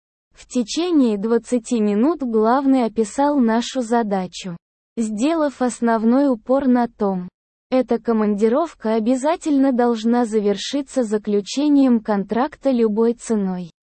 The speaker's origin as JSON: {"language": "Russian", "region": "Moscow", "country": "Russia", "said": "И я, как москвич, получил распределение в один из престижных столичных научно-исследовательских институтов."}